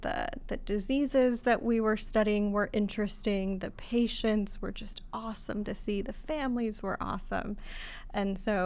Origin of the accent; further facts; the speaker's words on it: Iowa, United States; also born or lived in Egypt; Yeah, so I was born in Egypt, and then my parents immigrated to small town Iowa